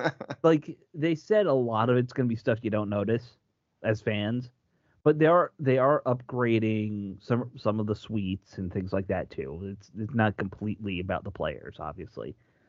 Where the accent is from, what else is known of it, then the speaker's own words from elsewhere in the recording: Virginia, United States; Oh, no, I grew up in Virginia. I hate it with a fiery passion.